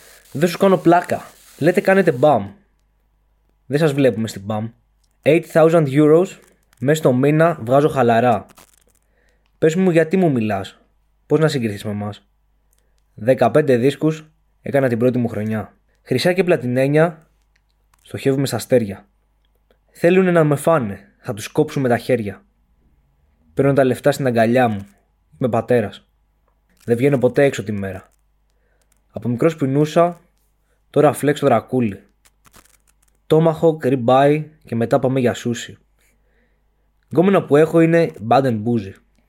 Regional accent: Evia, Central Greece, Greece; είμαι κι εγώ από την Εύβοια και νιώθω την ανάγκη γιατί είμαι ακραίος τοπικιστής.

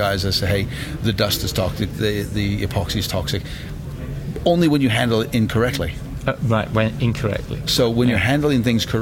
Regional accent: United States; moved away as an adult; now in Australia; I grew up in the United States, and then I married this Aussie, this beautiful Aussie woman who lived with me here and married about 12 years here in the U.S., and then I moved to Australia about 16 years ago.

